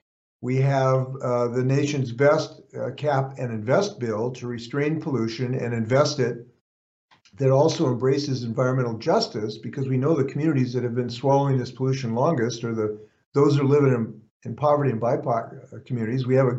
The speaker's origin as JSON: {"language": "English", "region": "Washington", "country": "United States", "tie": "born or raised there", "said": "I live on a little island just west of Seattle, and I see the effects in my hometown."}